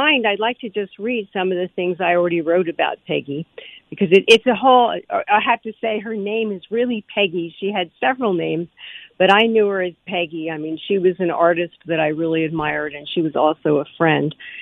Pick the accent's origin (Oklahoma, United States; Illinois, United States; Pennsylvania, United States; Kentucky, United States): Pennsylvania, United States; Philadelphia; we were floored to find out that we were both born and raised in Philadelphia. We both grew up in devout Irish Catholic families